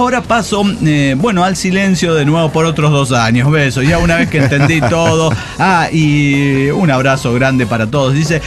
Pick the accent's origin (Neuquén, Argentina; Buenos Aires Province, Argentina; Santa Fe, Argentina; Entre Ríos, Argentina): Santa Fe, Argentina; como buenos argentinos santafesinos que somos, una parrilla